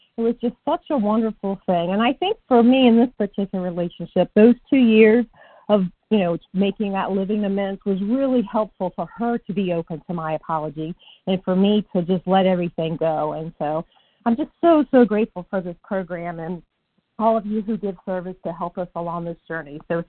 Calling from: Massachusetts, United States; I'm calling from Western Mass.

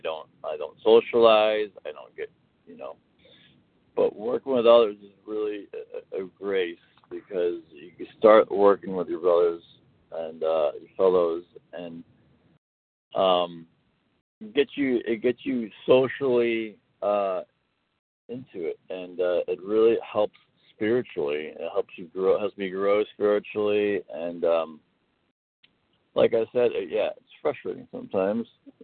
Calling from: Florida, United States; from Florida.

